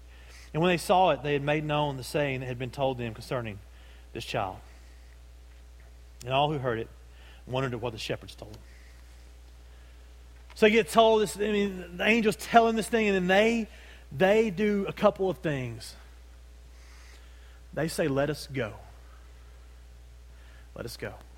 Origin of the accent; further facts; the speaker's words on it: Oregon, United States; since I'm from Oregon, like, I must understand her because, you know, I'm from Oregon, and, you know, I moved back.